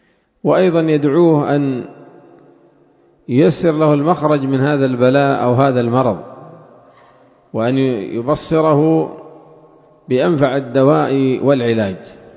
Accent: Yemen; وخاصة عندنا في اليمن

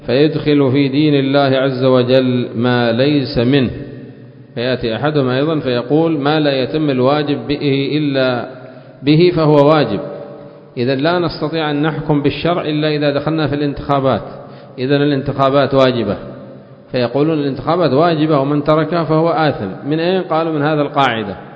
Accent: Yemen; ولهذا تجدهم عندنا في اليمن

